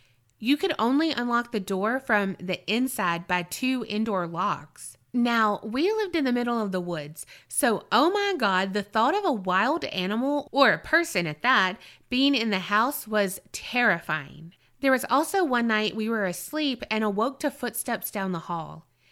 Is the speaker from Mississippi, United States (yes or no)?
yes; Mississippi, United States; Hi, y'all. … from Mississippi.